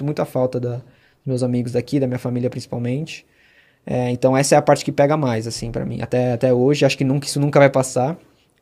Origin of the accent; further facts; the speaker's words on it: Brazil; É que a gente é brasileiro, é diferente, né?